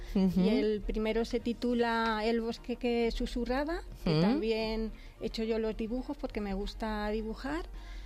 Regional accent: Madrid, Community of Madrid, Spain; yo también vengo de Villaverde Bajo.

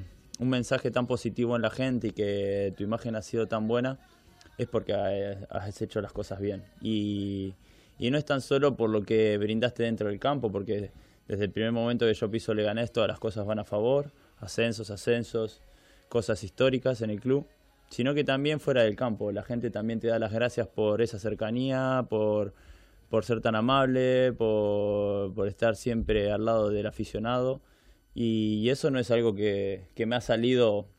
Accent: Argentina; moved away as an adult; now in Spain; cuando me vengo de Argentina para el Atlético de Madrid a probar

